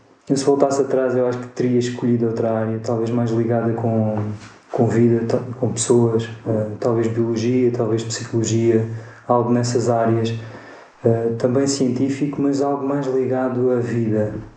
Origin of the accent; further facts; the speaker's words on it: Évora, Alentejo, Portugal; moved away as an adult; Então eu nasci em Évora, sou alentejano, vivi lá até aos 18 anos